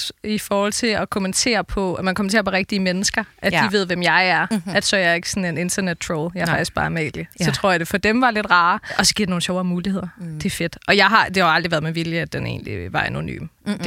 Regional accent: Aarhus, Central Denmark Region, Denmark; Jeg er fra Aarhus.

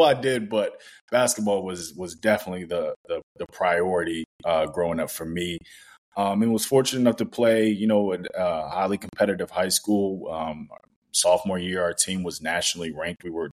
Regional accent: Washington, District of Columbia, United States; So I am originally from Washington, D.C., born and raised.

